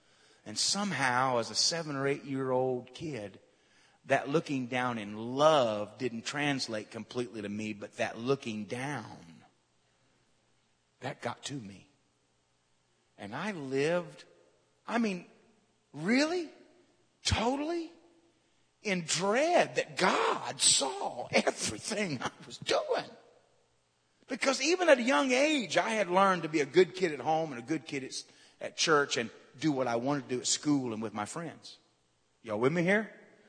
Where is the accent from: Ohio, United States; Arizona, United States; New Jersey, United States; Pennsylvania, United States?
Ohio, United States; Corwin; I grew up just outside of Waynesville, Ohio.